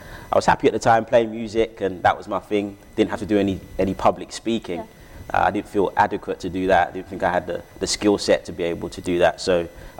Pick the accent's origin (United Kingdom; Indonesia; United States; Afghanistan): United Kingdom; Catford, London; I grew up in Southeast London, which I love dearly, Catford. It was a town and really good memories growing up in Catford.